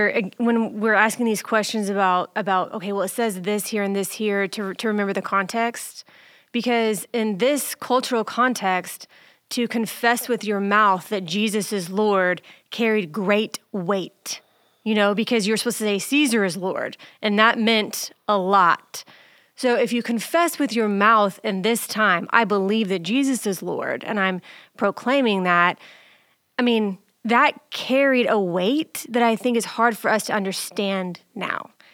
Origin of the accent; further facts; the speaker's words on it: United States; You know, we are American Christians, and that's the popular religion for us.